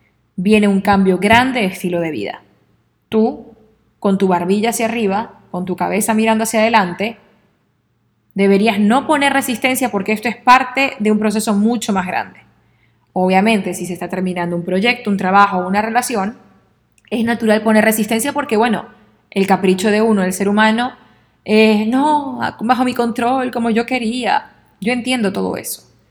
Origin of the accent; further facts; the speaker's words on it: Venezuela; En mi país, Venezuela, mi abuela siempre me decía algo que tenía que ver con esto